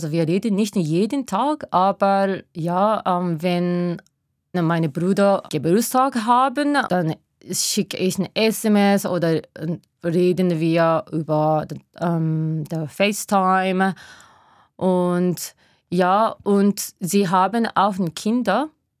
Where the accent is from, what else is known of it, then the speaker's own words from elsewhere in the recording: Hamamatsu, Shizuoka, Japan; German is a second language; Also Hamamatsu ist meine Heimatstadt, ist eine ganz Industriestadt, so sind viele Fabriken da, aber wir sind am Meer und wir auch also ganz nah zu den Bergen auch und wir haben natürlich viel Natur.